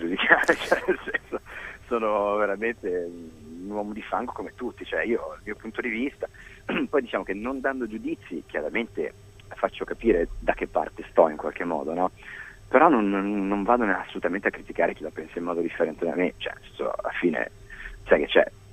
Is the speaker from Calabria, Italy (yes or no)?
no; Genoa, Liguria, Italy; Beh, qua io sono di Genova